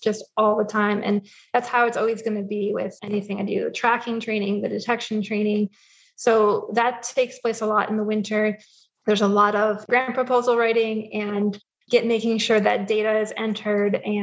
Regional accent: Connecticut, United States; I grew up in Connecticut.

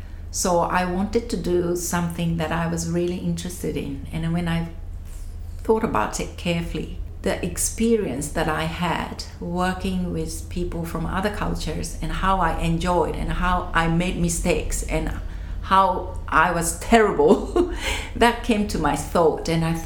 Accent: Japan; I remember I lived in the college, the dormitory. And of course, I came from Japan.

